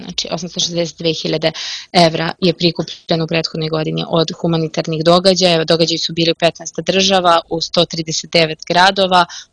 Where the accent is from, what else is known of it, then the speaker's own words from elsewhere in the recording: Nova Varoš, Zlatibor District, Serbia; Ja sam inače iz Nove Varoši